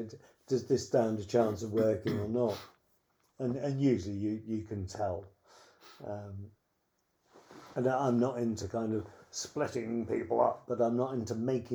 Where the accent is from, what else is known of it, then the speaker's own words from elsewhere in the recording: United Kingdom; and I think that is also to do with being British as well. We're very sensible.